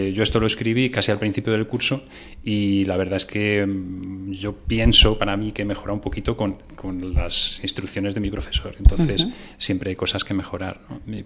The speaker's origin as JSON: {"language": "Spanish", "region": "Castile and León", "country": "Spain", "said": "mi pueblo, yo soy de pueblo, de Segovia"}